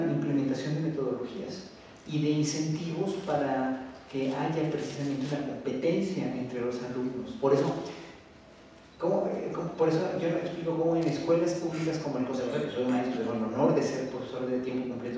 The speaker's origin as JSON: {"language": "Spanish", "country": "Mexico", "said": "si hay un pueblo apto y talentoso para el canto, somos los mexicanos."}